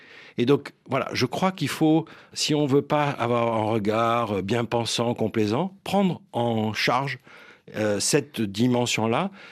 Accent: Cannes, Provence-Alpes-Côte d'Azur, France; Moi, je suis né à Cannes. J'y ai passé mes 17 premières années, puis j'ai fini de faire mes études à Paris.

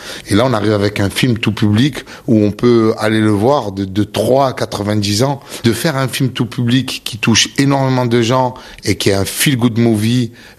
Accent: England, United Kingdom; Si on sort de France, moi je viens d'Angleterre

